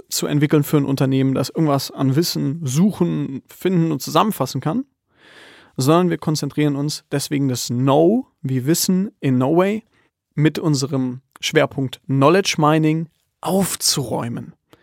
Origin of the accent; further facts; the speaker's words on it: Munich, Bavaria, Germany; ich komme aus München